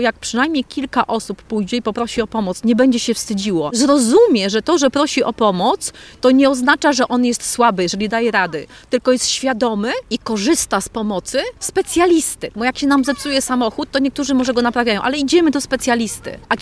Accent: Puławy, Lublin Voivodeship, Poland; born there; Zaczęłam w Puławach, urodziłam się tutaj.

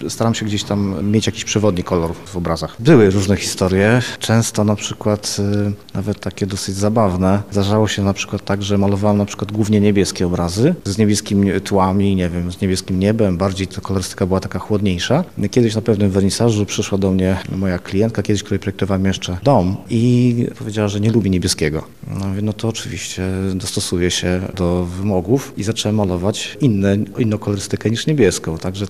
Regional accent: Lublin, Lublin Voivodeship, Poland; Ja jestem urodzony w Lublinie, no i z wyboru lublinianin, dlatego że wróciłem do Lublina po studiach.

